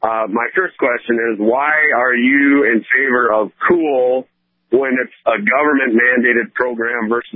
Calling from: Gackle, North Dakota, United States; I'm from Yackel.

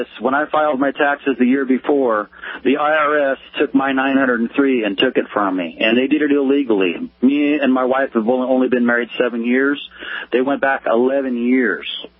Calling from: West Sacramento, California, United States; Yeah, I'm calling from West Sacramento, California.

